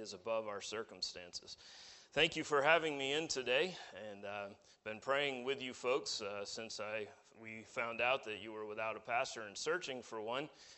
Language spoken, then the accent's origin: English; New Hampshire, United States; now in Huntsville, United States; And I said I would never live in Alabama. I'm from New Hampshire. Never say never, because guess where I live? I live in Alabama now.